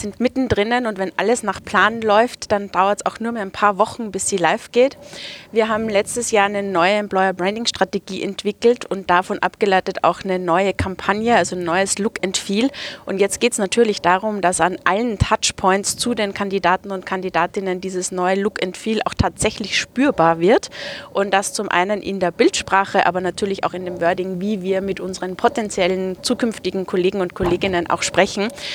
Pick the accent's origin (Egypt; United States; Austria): Austria; Vienna; now in Bonn, Germany; Wir kommen eigentlich aus Österreich, aus dem wunderschönen Wien. Aber spannende Aufgaben in der Telekom haben uns dann tatsächlich zur Deutschen Telekom nach Bonn gebracht. Und deswegen pendeln wir auch so ein bisschen hin und her